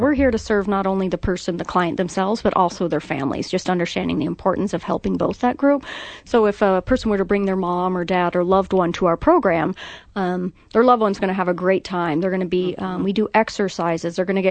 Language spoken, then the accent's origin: English; Albuquerque, New Mexico, United States; Yeah, for the most part, I grew up a military brat, so did some moving early on when I was young, but for the most part, I'm a lifer here in Albuquerque.